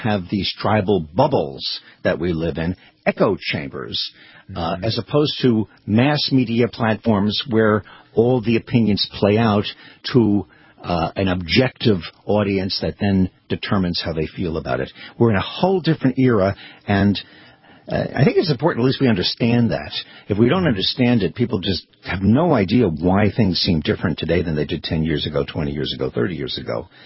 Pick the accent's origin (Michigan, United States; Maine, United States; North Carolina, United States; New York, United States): New York, United States; Brooklyn; Well, I'm from Brooklyn.